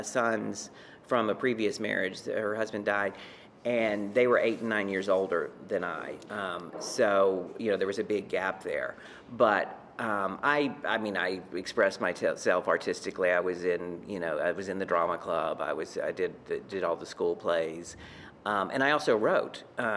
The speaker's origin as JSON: {"language": "English", "town": "Beaumont", "region": "Texas", "country": "United States", "tie": "born or raised there", "said": "my hometown of Beaumont, Texas, which is a small town, it's actually a medium-sized town, but it feels like a very small town"}